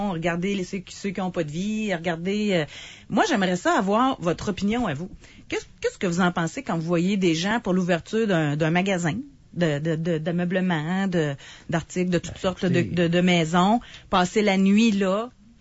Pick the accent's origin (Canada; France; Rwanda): Canada; Quebec; où j'ai grandi en Mauricie, moi, quand même.